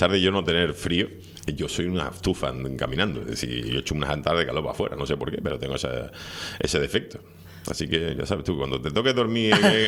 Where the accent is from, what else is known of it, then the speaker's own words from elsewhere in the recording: Seville, Andalusia, Spain; moved away; ni siquiera en la época en la que vivía en mi pueblo natal de Sevilla